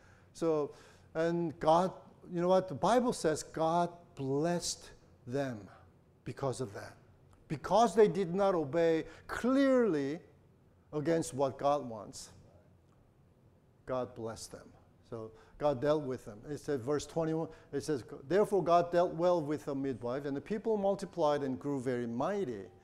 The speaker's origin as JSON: {"language": "English", "country": "United States", "said": "because our own minds, and being an American, and our culture, and we have, a lot of us have a problem with authority"}